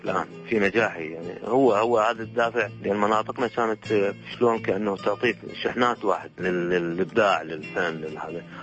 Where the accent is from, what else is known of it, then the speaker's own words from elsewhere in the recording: Iraq; حتى عندنا بالعراق كل محافظة تختلف عن محافظة بعاداتها بتقاليدها